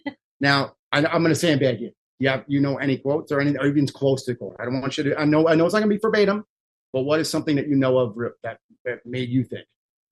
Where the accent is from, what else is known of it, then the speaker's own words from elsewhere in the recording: United States; I'm an American. I love my country more than I can tell you.